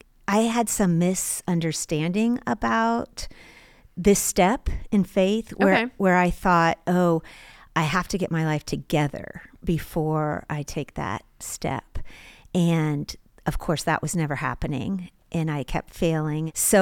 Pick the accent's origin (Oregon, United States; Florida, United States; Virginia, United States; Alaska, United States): Virginia, United States; also born or lived in Honolulu, United States; I was born in Tripler Army Hospital. But most of my life, I've been in Virginia.